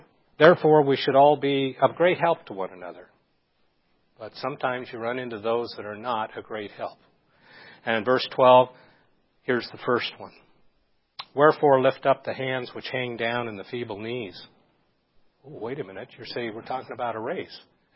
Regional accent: Phoenix, Arizona, United States; I come from Phoenix. 6 million souls in the valley.

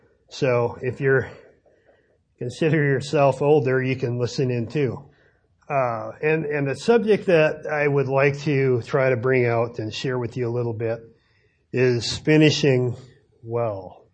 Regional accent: Newfoundland and Labrador, Canada; And I grew up in Newfoundland, and One of the traditions there, in Newfoundland is a fishing province

